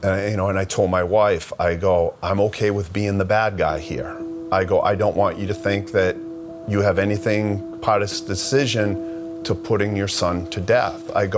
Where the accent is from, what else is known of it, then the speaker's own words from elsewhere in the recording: Loudon, New Hampshire, United States; I'm from Loudoun, New Hampshire